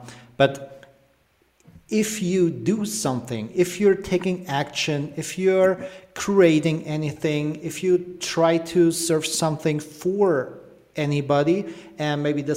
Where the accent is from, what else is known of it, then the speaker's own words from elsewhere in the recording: Germany; English is a second language; So I'm from Germany too, you guys know that.